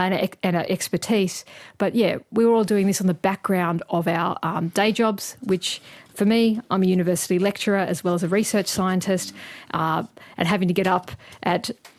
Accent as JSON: {"language": "English", "country": "Australia", "said": "It's been really difficult, I must say, particularly as an Australian scientist working as all of this material"}